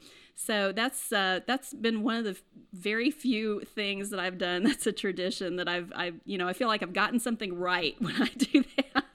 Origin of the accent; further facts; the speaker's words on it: Louisiana, United States; It's a line of soft drinks created and manufactured in Louisiana, my home state, and made with Louisiana cane sugar.